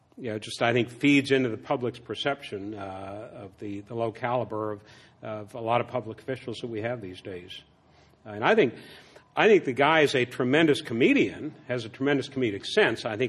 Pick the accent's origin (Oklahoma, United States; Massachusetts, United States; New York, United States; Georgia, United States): Georgia, United States; If in Georgia, for example, in my home state